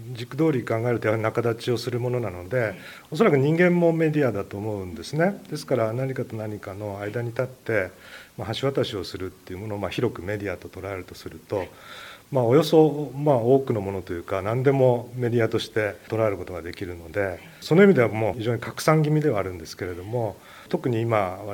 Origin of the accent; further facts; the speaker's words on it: Kyoto, Japan; 藤沢にはもう20年ぐらい勤めているということになります。出身は京都です。